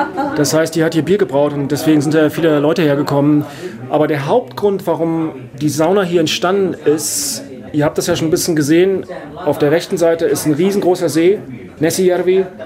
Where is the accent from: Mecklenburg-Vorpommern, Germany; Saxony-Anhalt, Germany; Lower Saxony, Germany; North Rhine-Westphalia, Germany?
Saxony-Anhalt, Germany; Wernigerode; also born or lived in Norway; now in Tampere, Finland; Ich komme ursprünglich aus dem Harz, aus Wernigerode. Aber ich habe sehr lange nicht mehr in Deutschland gelebt. Ich habe viele Jahre in Norwegen gelebt und bin dann nach Finnland gezogen. Ja, und jetzt bin ich hier in Tampere